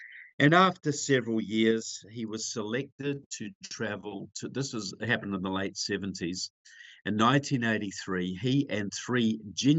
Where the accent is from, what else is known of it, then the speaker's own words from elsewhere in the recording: Christchurch, Canterbury, New Zealand; Now, I come from New Zealand, as you know, and I'm near Christchurch at the moment, my hometown, near where I went to high school a few years ago.